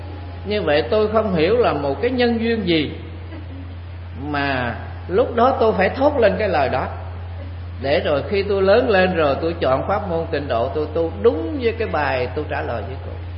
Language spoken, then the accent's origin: Vietnamese; Rạch Kiến, Long An, Vietnam; Thì quê tôi ở Rạch Đào, Rạch Kiến gần đây mà.